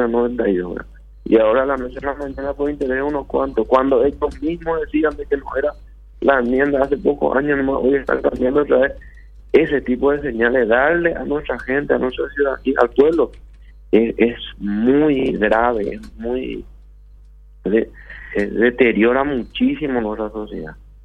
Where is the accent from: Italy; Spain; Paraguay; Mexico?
Paraguay; todos somos paraguayos